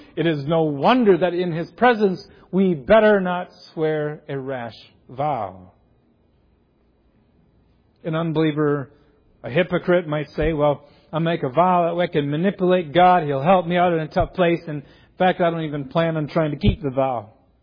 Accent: Edgerton, Minnesota, United States; Sometimes I've been very, very troubled when I go back to my hometown of Edgerton, Minnesota

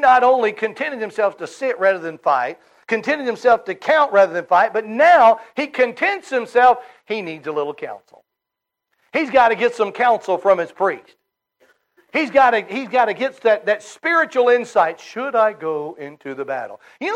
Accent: Mississippi, United States; I was in my hometown in Mississippi. I'm from North Mississippi. I live in a suburb of Memphis, Tennessee.

